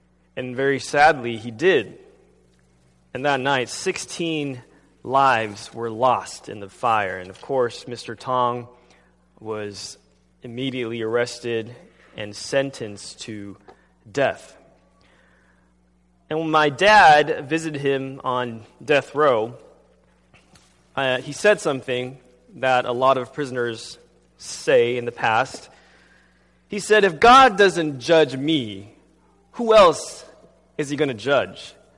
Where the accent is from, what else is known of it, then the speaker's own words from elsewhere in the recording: Taiwan; as a child, I grew up in Taiwan because my father is a minister in the prison system in Taiwan.